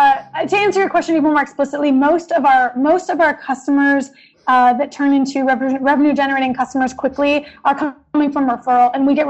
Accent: Detroit, Michigan, United States; Stefan grew up in France and I grew up in Detroit. We are very different personalities. I'm like the crazy American person who's boisterous and passionate

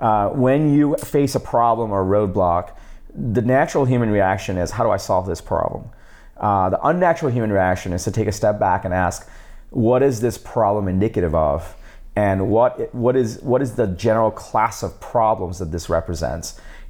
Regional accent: New York City, New York, United States; I grew up in New York City, and I was all of a sudden living in Los Altos Hills, commuting to Mountain View, working there.

